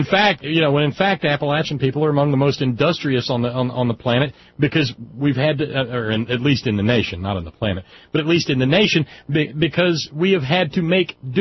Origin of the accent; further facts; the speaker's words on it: Scotland, United Kingdom; I'm Scottish, but before that I was some sort of crazed ass Viking.